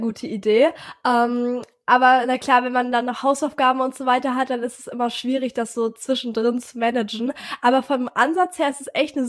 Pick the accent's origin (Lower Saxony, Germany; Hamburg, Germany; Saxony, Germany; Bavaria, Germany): Hamburg, Germany; ich bin 17 Jahre alt, ich komme aus Hamburg